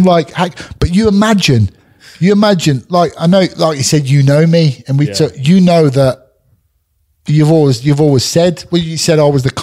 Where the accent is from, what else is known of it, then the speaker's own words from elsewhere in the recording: United Kingdom; because I was the first and the only guy going over to the US, you know, as a Brit.